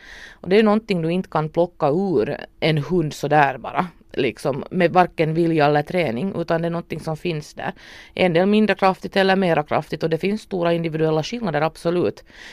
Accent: Finland; Vi är ganska ambitiösa men vi är också typiska finnar att vi har lite svårt att ta till oss någon slags hjälp om vi inte vill ha den.

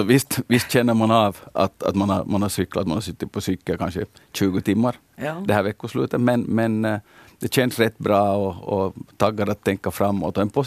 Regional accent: Hanko, Uusimaa, Finland; Om man nu börjar riktigt från början, då när jag var liten, så i Hangö så cyklar man ju alltid.

